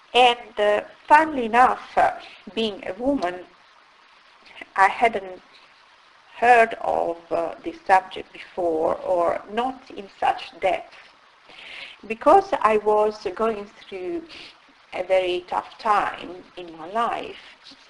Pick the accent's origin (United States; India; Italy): Italy; Turin, Piedmont; English is a second language; I'm originally from Italy, from the north of Italy, precisely from Turin.